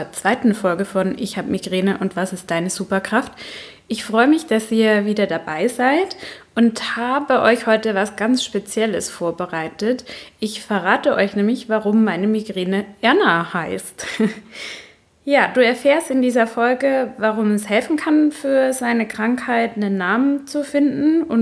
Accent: Baden-Württemberg, Germany; accent: Baden dialect; ich komme aus Baden und da hat man einen ziemlich starken Dialekt, wenn man ihn denn spricht.

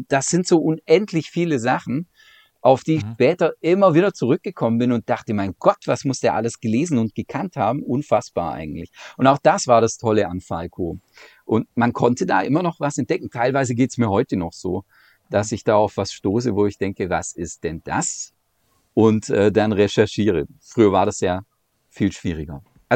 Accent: Baden-Württemberg, Germany; ich komme ja aus der Nähe des Bodensees.

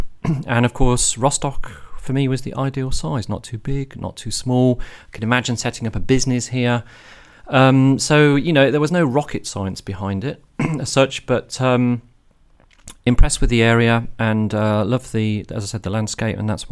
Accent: England, United Kingdom; So, British, as you said before, come from near to London

